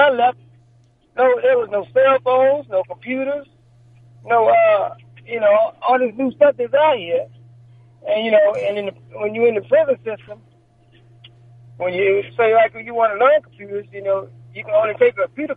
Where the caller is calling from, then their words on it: Maryland, United States; Yeah, I'm calling from the Maryland area.